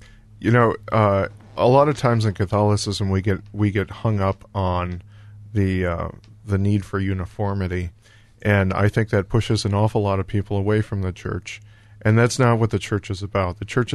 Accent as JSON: {"language": "English", "town": "Detroit", "region": "Michigan", "country": "United States", "tie": "born or raised there", "said": "like I grew up in Detroit, and in the 80s they closed a lot of churches up there"}